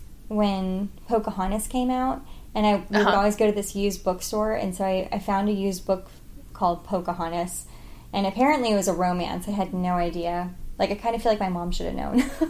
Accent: Germany; I grew up in Germany. I spent 12 years there.

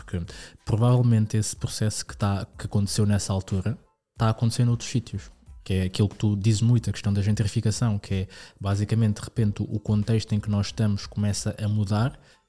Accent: Sintra, Lisbon, Portugal; eu cresci no Linho de Sintra, Montabão, para mim a minha cabeça não estava em Lisboa, tipo, eu não conhecia Lisboa, para mim Lisboa era vir ao Colombo.

